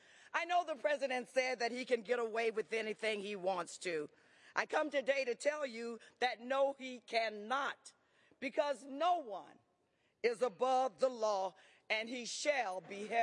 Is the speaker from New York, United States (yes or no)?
no; Florida, United States; On July 27th of 2016, in my home state of Florida